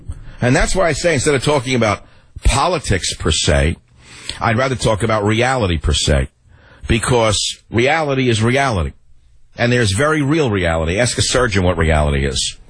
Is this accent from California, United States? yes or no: yes; San Francisco, California, United States; Now let's go to KSFO in San Francisco, my hometown.